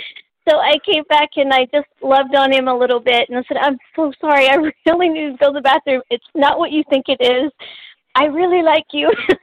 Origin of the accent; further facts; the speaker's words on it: Texas, United States; I'm a Texan, so I thought snow was like, you know, a CGI trick.